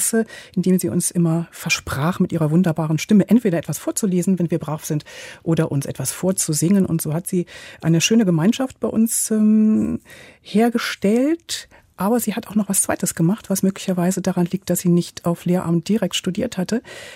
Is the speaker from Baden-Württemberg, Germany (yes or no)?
no; Hamburg, Germany; Ich bin in Hamburg aufgewachsen und zu der Zeit, ich bin Babyboomerin